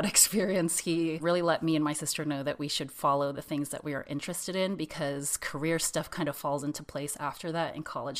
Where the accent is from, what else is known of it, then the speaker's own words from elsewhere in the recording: San Jose, California, United States; And I grew up in San Jose in California. San Jose is pretty big, so I grew up in an enclave of San Jose where there's a lot of Asian people